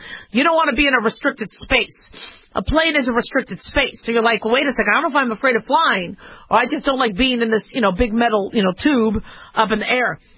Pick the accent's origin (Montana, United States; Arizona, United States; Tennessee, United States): Arizona, United States; Phoenix; also born or lived in Las Vegas, Nevada; Okay, remember, I grew up in Phoenix, Arizona and Las Vegas, Nevada.